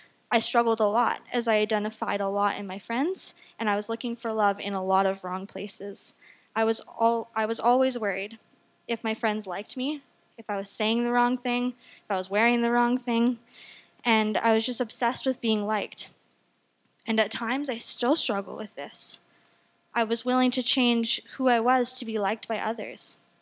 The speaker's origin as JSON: {"language": "English", "town": "Langley", "region": "British Columbia", "country": "Canada", "tie": "born or raised there", "said": "So I grew up in Langley, raised by my mom, Teresa."}